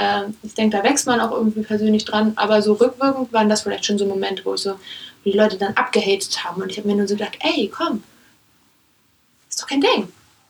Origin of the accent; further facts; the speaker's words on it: Germany; born there; Ich lebe in Deutschland. Ich bin in Deutschland geboren.